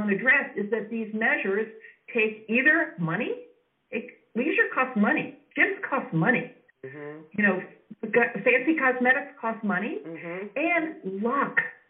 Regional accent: New York City, New York, United States; I mean, a lot of New York City, my hometown, just started an anti-ageism campaign.

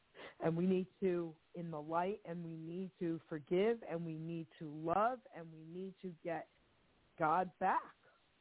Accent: Long Island City, New York, United States; And I grew up in Long Island City, New York, Angela, right?

